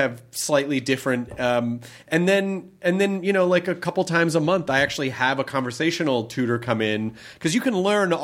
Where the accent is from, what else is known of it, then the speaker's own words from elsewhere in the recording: United States; because we're American, you know, like we all kind of have our own version of language